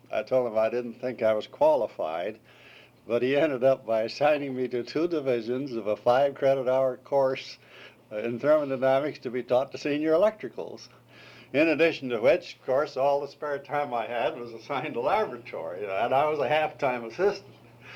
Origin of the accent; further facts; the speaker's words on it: Brookings, South Dakota, United States; Well, I was born in Brookings, South Dakota on March 30th, 1898.